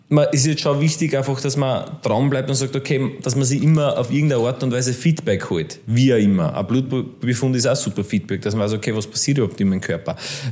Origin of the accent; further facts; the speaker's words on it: Lower Austria, Austria; Ich komme ja eigentlich aus Niederösterreich, ich bin eigentlich vom Bahnhof aufgewachsen.